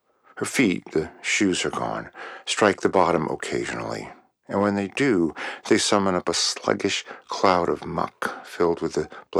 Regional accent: Los Angeles, California, United States; I grew up in Los Angeles. I wasn't an especially bookish kid. And I went to a ridiculous public high school where they didn't really teach us anything.

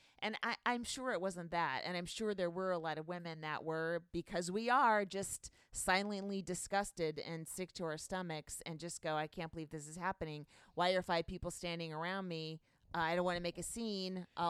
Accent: Amsterdam, North Holland, Netherlands; I'm from Amsterdam. I've never been to this country.

